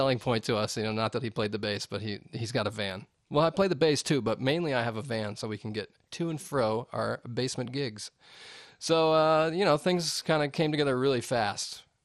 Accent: Rochester, New York, United States; also born or lived in Massachusetts; now in Atlanta, United States; Well, I moved here from Rochester, New York. Well, I was living in Rochester, New York. I mean, I'm from there, and then I moved to somewhere in Massachusetts and joined a band called

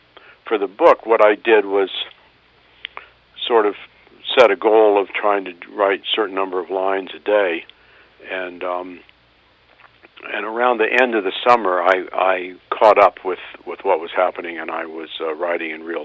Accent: Kansas City, United States; but I'm from Kansas City, and I can't really say tomato

